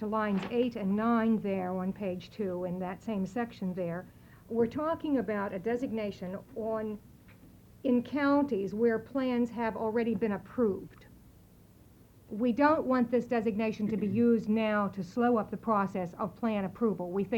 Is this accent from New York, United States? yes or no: no; Corvallis, Oregon, United States; from Corvallis, Oregon, for the record.